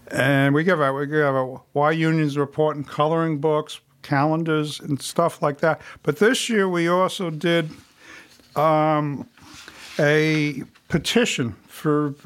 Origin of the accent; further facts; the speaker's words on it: New York City, New York, United States; Well, I grew up in New York City in a very blue-collar neighborhood.